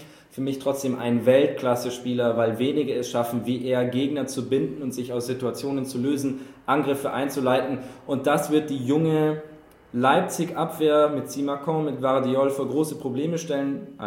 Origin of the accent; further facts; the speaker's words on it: Ireland; German is a second language; Ich habe gesagt, ich bin Ire